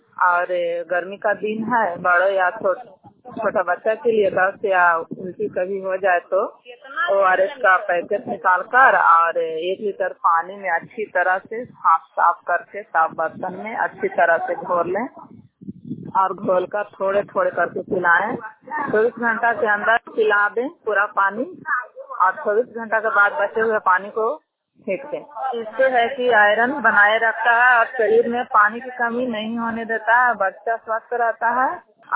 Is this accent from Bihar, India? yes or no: yes; Saraiya, Bihar, India; ग्राम सरैया की निवासी हूँ